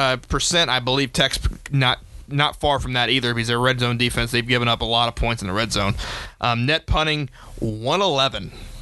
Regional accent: Louisiana, United States; Probably because I'm from Louisiana. We talk slow.

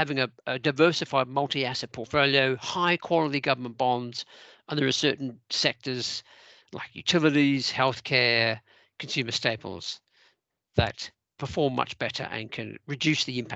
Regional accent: New Zealand; moved away; also born or lived in Australia / United Kingdom; So I grew up in New Zealand and worked in various countries around the world, including Australia and the UK.

